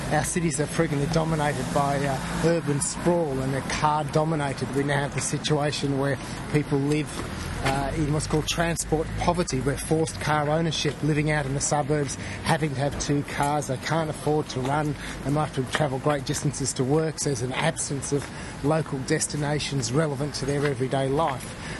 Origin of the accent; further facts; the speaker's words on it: East of England, United Kingdom; now in Australia; Yeah, yes, I was born in Essex.